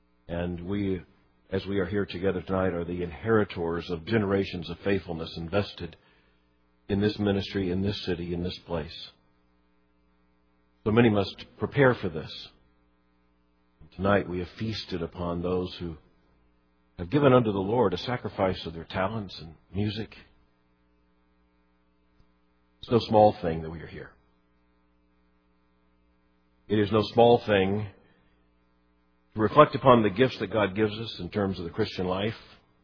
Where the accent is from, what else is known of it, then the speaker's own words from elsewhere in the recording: Fort Lauderdale, Florida, United States; as I was growing up in Fort Lauderdale, a church ad in the Saturday paper.